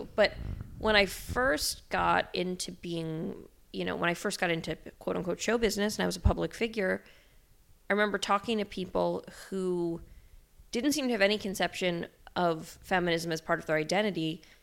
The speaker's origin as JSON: {"language": "English", "region": "New York", "country": "United States", "tie": "born or raised there", "said": "I grew up in the New York art world"}